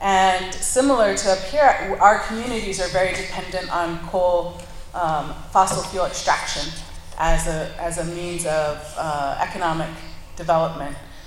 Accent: Arizona, United States; now in Alaska, United States; I grew up on the Navajo Reservation

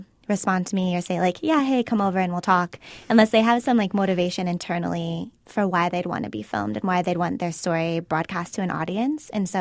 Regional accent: Midwest, United States; And I'm a Midwesterner. I've been living in New York City

